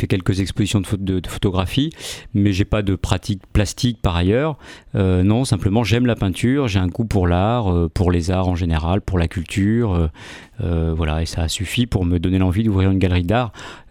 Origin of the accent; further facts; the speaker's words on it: Civray, Nouvelle-Aquitaine, France; je suis originaire de Civray, dans la Vienne.